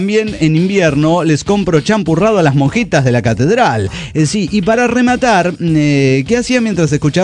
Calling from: Saltillo, Coahuila, Mexico; de Saltillo, Coahuila, México.

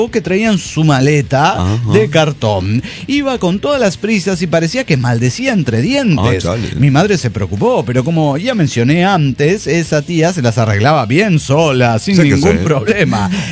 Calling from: Chihuahua, Mexico; de Chihuahua, México.

